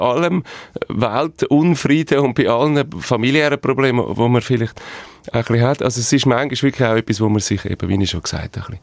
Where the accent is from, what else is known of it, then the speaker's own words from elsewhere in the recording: England, United Kingdom; wir sind ja Engländer und viele englische Weihnachtslieder